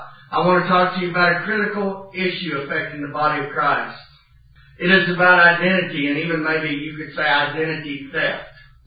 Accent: Texas, United States; now in Oklahoma, United States; We're Texans. We're, you know, in the natural realm of things, we're native Texans. And we moved to Oklahoma.

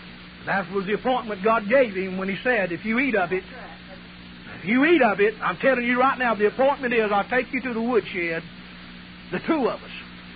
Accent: South Carolina, United States; Everybody thinks we're from North Carolina. We're from South Carolina. Them poor Tar Heels, we sand lappers.

